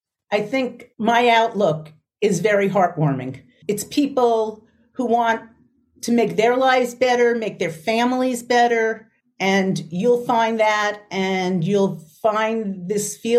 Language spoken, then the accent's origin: English; New York, United States; You know, I grew up in New York, so I've been to that library my whole life.